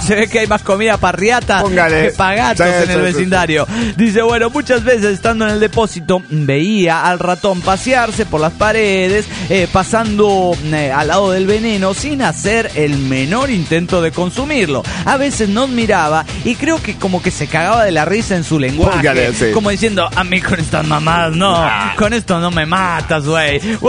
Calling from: Panama City, Panamá, Panama; de Panamá, Panamá.

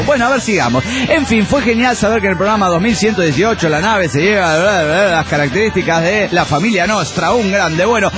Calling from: Argentina; de Argentina.

